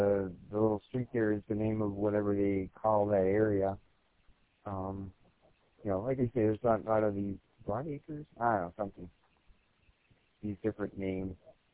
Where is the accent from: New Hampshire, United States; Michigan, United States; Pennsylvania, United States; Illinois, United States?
Michigan, United States; Detroit; I grew up in Detroit, but still this corridor and stuff.